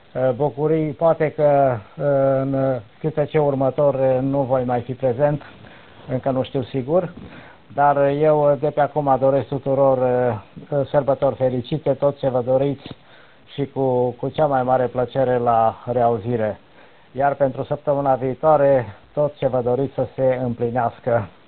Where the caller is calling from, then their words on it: Luduș, Mureș County, Romania; de la Luduș.